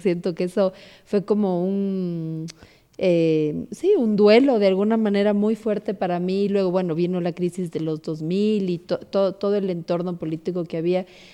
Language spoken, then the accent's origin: Spanish; Ecuador; Como ecuatorianos, la migración es casi parte de nuestro ADN.